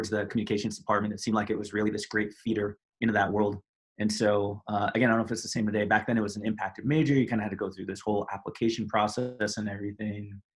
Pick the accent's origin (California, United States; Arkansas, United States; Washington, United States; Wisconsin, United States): California, United States; Walnut Creek; I grew up in Walnut Creek in the East Bay.